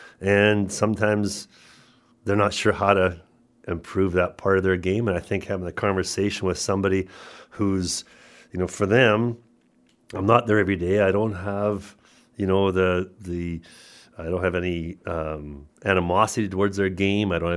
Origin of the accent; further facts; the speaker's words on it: Fort St. James, British Columbia, Canada; And my dad came from Ontario when he came up, and he started in the logging business, and he got into the superintendent of the community, the village. And we were all raised there.